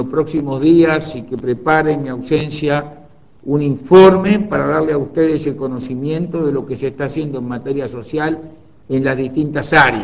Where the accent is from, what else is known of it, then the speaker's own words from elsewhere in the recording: Uruguay; les puedo decir a todos los uruguayos que como uruguayo me siento orgulloso de saber que este pequeño país es capaz de navegar en la tormenta